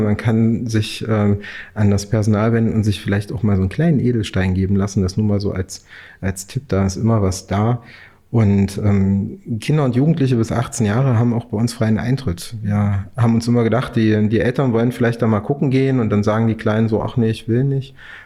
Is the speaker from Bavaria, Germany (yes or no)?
no; Quedlinburg, Saxony-Anhalt, Germany; Na, Quedlinburg ist für mich natürlich erstmal meine Heimatstadt